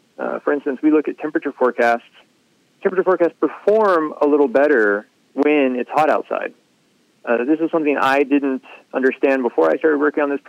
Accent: Texas, United States; I grew up in the Panhandle of Texas, a very wild weather location.

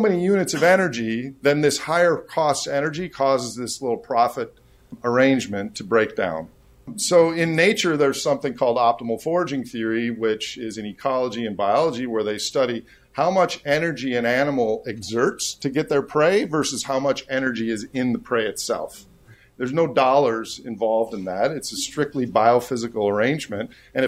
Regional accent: Wisconsin, United States; I'm from Wisconsin, so here's a milking example.

